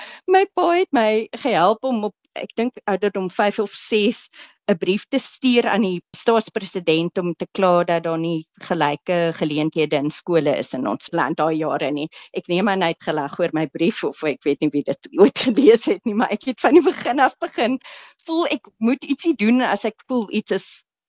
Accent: Stellenbosch, Western Cape, South Africa; Ek is Stellenbosser. My ouers was betrokke by die universiteit daar so en my pa het destijds toe by Universiteit van Wes-Kaapland geëindig. Maar ja, wynlande, die berge, die skoonheid, dit is my agtergrond.

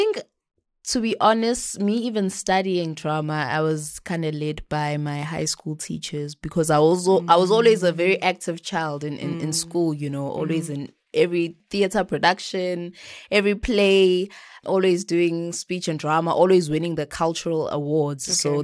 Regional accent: Ladysmith, KwaZulu-Natal, South Africa; also born or lived in Vryheid; I'm a 25-year-old lady all the way from KZN, Ladysmith, a small town in KZN. I was born in Vryheid. That's where my granny actually is. Mm. But I was raised in Ladysmith. And I'm a Ladysmith girly all my life until varsity.

